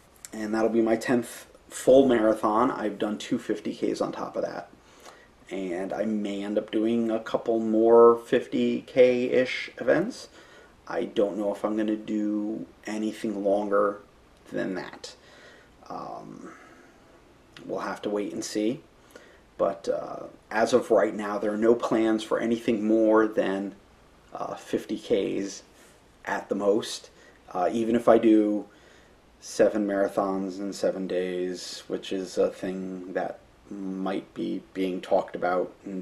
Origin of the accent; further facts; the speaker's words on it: Hamden, Connecticut, United States; Clint also puts on the Hamden Hills Half Marathon, my hometown throwdown.